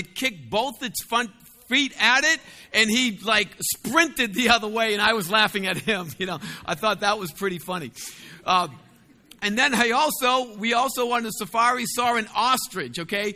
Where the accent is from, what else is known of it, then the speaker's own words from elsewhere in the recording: Boston, Massachusetts, United States; So I love going to new countries. I'm just a Bostonian who've been nowhere else.